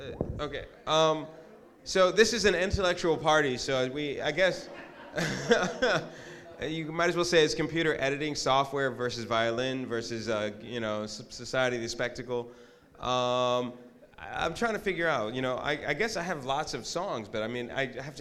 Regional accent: New York, United States; from New York.

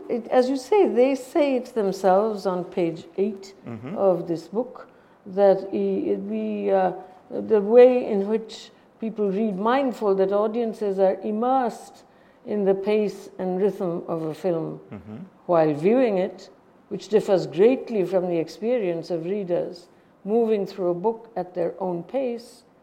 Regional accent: India; born there; I was born in British India

